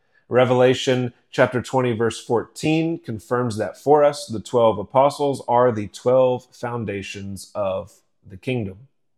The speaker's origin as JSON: {"language": "English", "country": "United States", "tie": "born or raised there", "said": "I was raised in America, where ministry was about being a personality"}